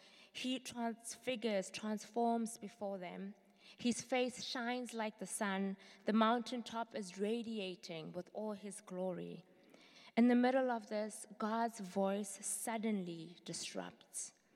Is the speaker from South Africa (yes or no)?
yes; South Africa; Some of you might know I am from South Africa. My mother was born in the 50s.